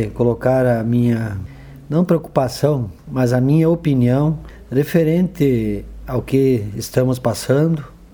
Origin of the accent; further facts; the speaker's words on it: Brazil; nós, como brasileiros, bastante preocupados, principalmente com o que possa isso vir a ocorrer no Brasil